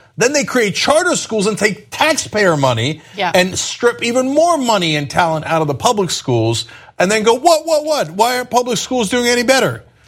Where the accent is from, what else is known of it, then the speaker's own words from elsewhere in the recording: United States; I'm an American, and I'm a competitive dude